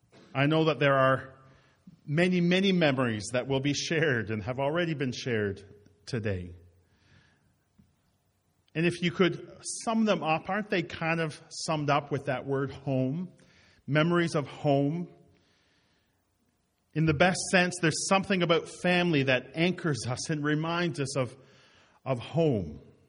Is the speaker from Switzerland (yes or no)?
no; Roblin, Manitoba, Canada; they lived in my hometown of Roblin for a little while, and Reverend Major pastored there. I recognized one of the spots that was there, and that's where I'm from.